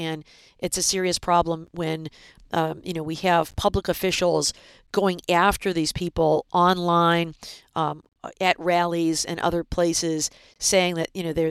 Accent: Michigan, United States; Yeah, so in my home state of Michigan during COVID

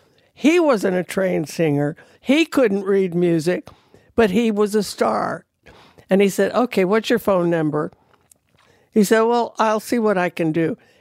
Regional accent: California, United States; And I said, I'm from California.

